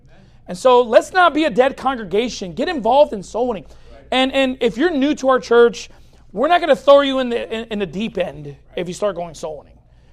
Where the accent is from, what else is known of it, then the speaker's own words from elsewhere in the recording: Long Beach, California, United States; Or look, I grew up in Long Beach, so I know what weed smells like